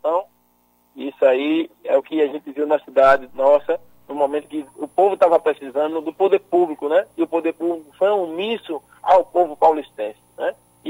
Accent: Northeast Region, Brazil; porque nós que somos nordestinos, estamos acostumados a comer o cuscuz

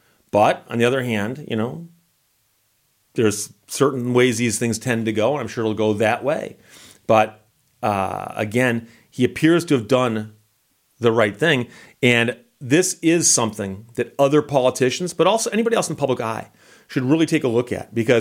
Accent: Michigan, United States; I'm from Michigan and that's on me.

